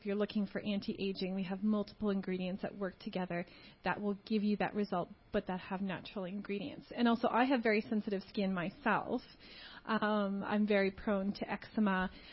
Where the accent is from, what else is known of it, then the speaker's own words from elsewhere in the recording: Canada; moved away; Yes, so I'm Canadian. I've been here for 10 years, though.